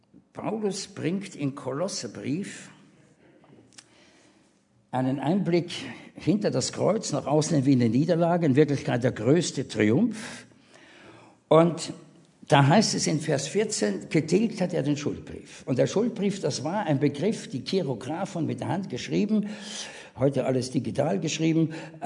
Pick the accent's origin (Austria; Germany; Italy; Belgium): Austria; Als Österreicher, meine Frau Schweizerin, haben wir mit unseren Ausländerpfunden gewuchert.